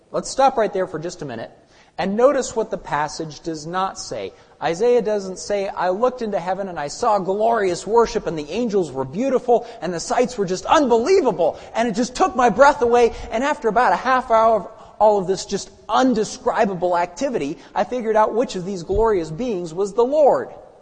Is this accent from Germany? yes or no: yes; Germany; My family and I were living in Germany. I grew up in Germany as a missionary kid.